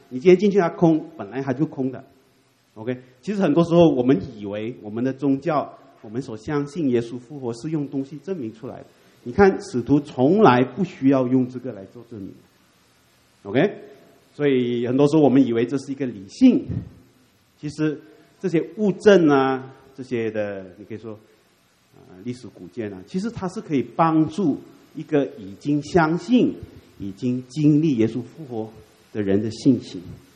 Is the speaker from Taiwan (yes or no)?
no; Malaysia; 因为我跟我太太，我们是马来西亚的华侨了。那我们的护照上面是写明不准去以色列。